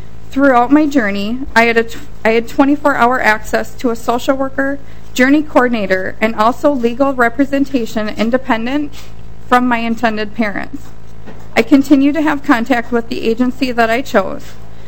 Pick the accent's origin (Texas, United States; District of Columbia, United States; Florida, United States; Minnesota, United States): Minnesota, United States; I was born and raised in Minnesota. I'm a mother to four of my own children, and I'm also a gestational carrier.